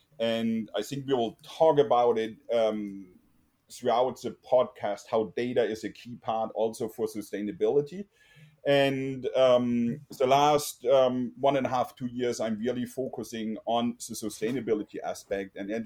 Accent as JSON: {"language": "English", "country": "Germany", "accent": "German", "second_language": "English", "moved": "yes", "lives_now": "California, United States", "said": "originally from Germany. And even after living for more than 20 years in sunny California, I don't get rid of my lovely accent."}